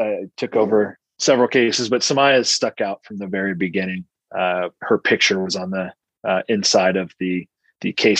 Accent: California, United States; I grew up in San Bernardino County, then came back home for law school and started interning in the DA's office as a law student.

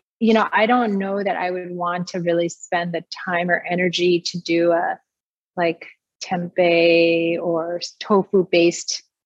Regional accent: Monterey Park, California, United States; Well, so my family, I'm from a Cantonese family, is I think, as you know, born and raised in Monterey Park.

